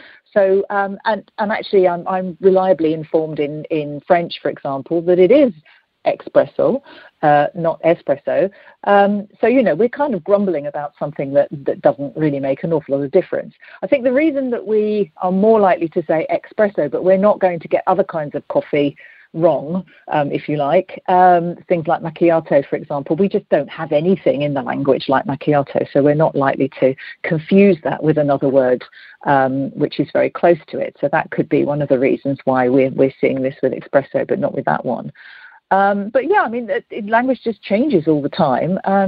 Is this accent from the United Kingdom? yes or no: yes; Thanet, South East England, United Kingdom; I grew up in Thanet, and we had Margate Lido